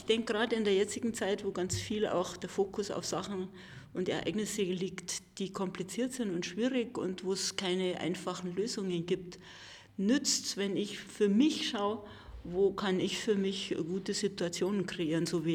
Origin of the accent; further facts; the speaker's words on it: Germering, Bavaria, Germany; also born or lived in Munich; lebe auf dem Bauernhof von meinen Urgroßeltern und bin da 1997 wieder hergezogen. Mein Vater ist in München groß geworden und ich bin in München geboren, aber in Germering dann aufgewachsen.